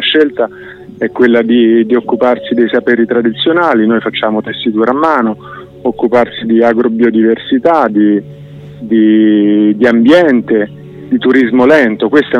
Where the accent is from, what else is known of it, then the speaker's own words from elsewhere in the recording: Rome, Lazio, Italy; now in Armungia, Italy; sono nato e cresciuto a Roma, dove ho studiato. Ho deciso di passare un periodo ad Armungia, avendo trovato un piccolo lavoro. Poi sono passati ormai 10 anni